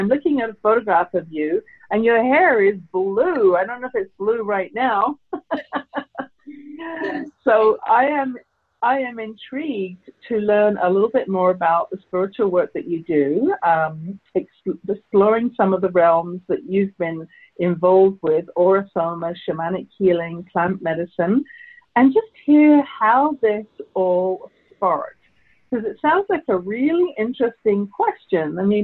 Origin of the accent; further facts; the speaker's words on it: United Kingdom; now in Canada; So my guest today is from my home country. You can tell from my accent, I was not born in Canada. I've been here 30 years, however.